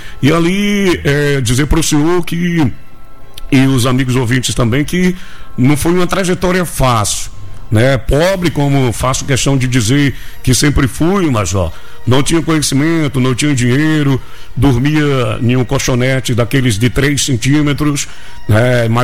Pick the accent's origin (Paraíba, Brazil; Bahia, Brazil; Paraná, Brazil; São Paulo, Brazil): Bahia, Brazil; Bonfim; eu vou embora pra Bonfim. Lá eu sei quem é policial, lá eu sei quem é bandido, lá é minha terra, e vim embora pra Bonfim.